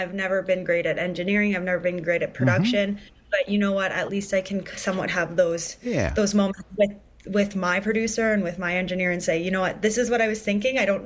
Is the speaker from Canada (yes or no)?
yes; Ontario, Canada; a relatable situation for a lot of us people growing up in northwestern Ontario, just growing up in Canada, right.